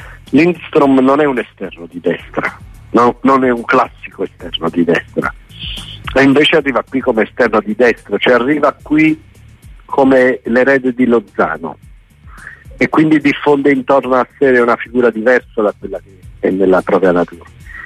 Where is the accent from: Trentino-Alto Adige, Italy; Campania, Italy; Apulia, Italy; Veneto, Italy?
Campania, Italy; Salerno; now in Caserta, Italy; io da Salernitano trapiantato a Caserta